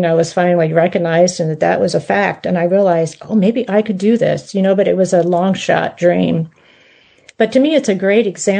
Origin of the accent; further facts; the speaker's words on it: Missouri, United States; also born or lived in Houston; living now back in the state of Missouri. Of course, I was in Houston for a long time, but this is my home state.